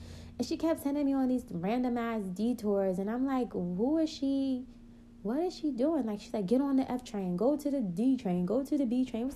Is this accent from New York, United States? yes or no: yes; Queens, New York, United States; growing up in New York, we grew up in Queens, and it was a small world.